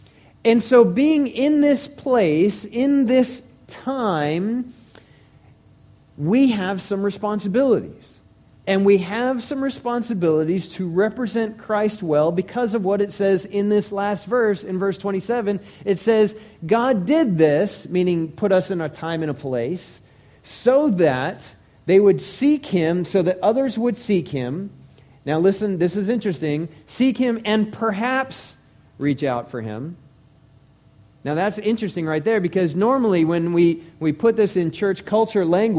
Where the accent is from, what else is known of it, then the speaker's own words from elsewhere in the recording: Colorado, United States; because I'm from Colorado. And I was raised in a culture that made fun of Texas